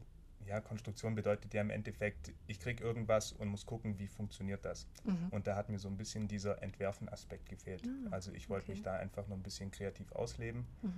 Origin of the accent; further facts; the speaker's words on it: Markdorf, Baden-Württemberg, Germany; Ich komme aus Markdorf